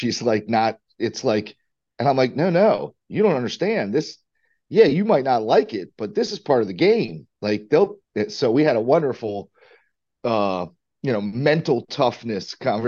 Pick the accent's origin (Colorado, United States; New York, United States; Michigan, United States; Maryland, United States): Maryland, United States; Perry Hall; So I grew up like Perry Hall, White Marsh. My great-grandparents' house was in Hamilton.